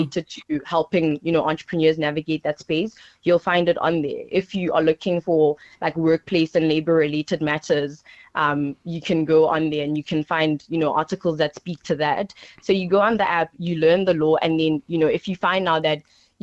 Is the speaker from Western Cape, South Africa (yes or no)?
no; Soweto, Gauteng, South Africa; I grew up in Pimble, Soweto.